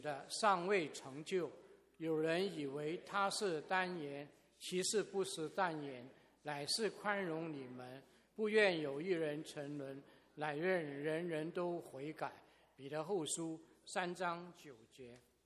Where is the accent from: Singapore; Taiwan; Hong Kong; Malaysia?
Hong Kong; 我在香港长大，香港那时候呢就可以派报纸